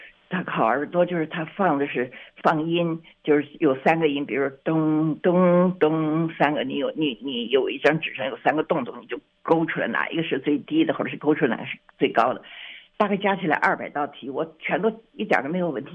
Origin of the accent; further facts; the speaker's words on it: Qingdao, Shandong, China; 青岛的，我是青岛人。